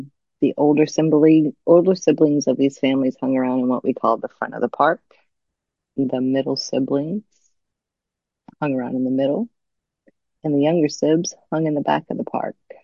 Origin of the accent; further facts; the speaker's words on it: New Bedford, Massachusetts, United States; born there; I was born in Massachusetts in a coastal city called New Bedford. It was a very diverse neighborhood made up of many cultures.